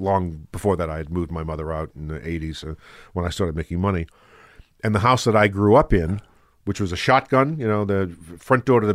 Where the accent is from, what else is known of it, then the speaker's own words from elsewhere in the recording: New Orleans, Louisiana, United States; accent: New Orleans; I had a New Orleans accent.